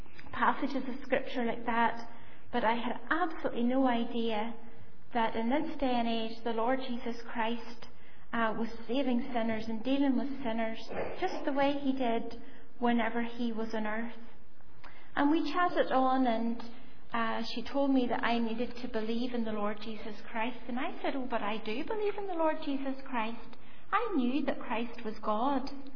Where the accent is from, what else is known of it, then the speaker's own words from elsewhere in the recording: Ballymena, Northern Ireland, United Kingdom; and I had seen open-air preaching many times whenever I was growing up in Ballymena.